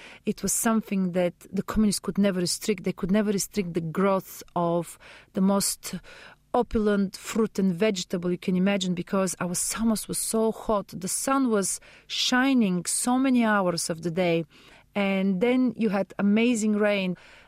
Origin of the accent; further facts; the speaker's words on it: Bulgaria; I grew up in communist Bulgaria, which was very still influenced by Turkish influences.